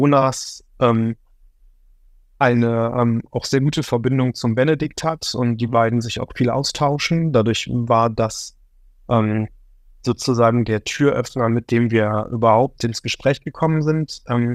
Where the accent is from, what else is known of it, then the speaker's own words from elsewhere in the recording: Remscheid, North Rhine-Westphalia, Germany; steht auch Remscheid-Lennep, das ist der Ort, wo ich herkomme.